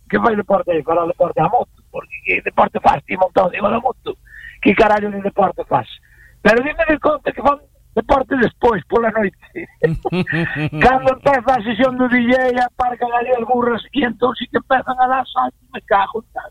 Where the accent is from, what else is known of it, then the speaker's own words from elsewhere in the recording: Galicia, Spain; Eu son de Santiago para arriba, ti eres de Santiago para baixo.